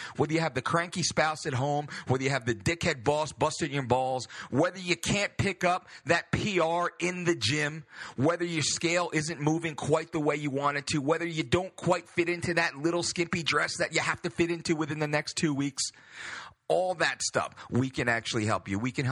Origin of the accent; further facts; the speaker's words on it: Belmar, New Jersey, United States; You know I'm from Belmar.